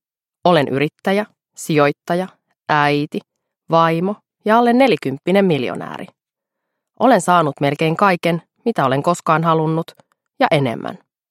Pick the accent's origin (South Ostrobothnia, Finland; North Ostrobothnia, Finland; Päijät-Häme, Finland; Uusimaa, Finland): Uusimaa, Finland; Helsinki; Synnyin ja kasvoin Itä-Helsingin Myllypurossa. Rauhattomalla alueella oli paljon alkoholisteja ja vähäosaisuutta. Kotimme sijaitsi kaupungin vuokratalossa, kerrostalossa